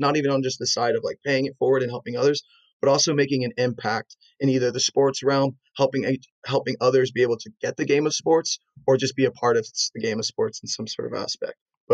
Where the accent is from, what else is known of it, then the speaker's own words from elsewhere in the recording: San Diego, California, United States; And growing up in San Diego, even though we didn't have that big of sports teams